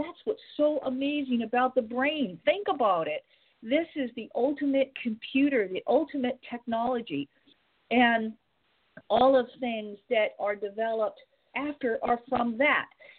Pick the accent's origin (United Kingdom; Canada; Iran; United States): United Kingdom; We're British, so the British books were at no limit in our house